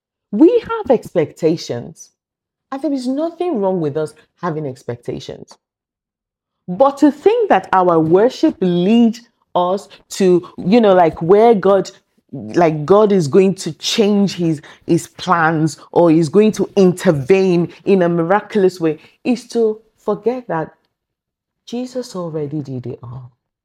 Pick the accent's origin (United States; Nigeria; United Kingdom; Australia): Nigeria; I don't know. I grew up in Nigeria, right?